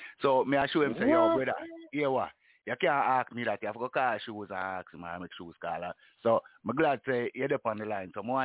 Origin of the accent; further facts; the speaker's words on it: Jamaica; All of the people, them, because we can't talk it right, because we are Jamaican.